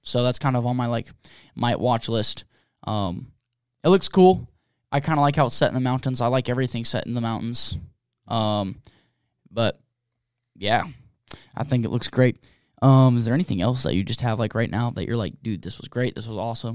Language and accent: English; Pacific Northwest, United States; that's where I grew up originally. I was from the Northwest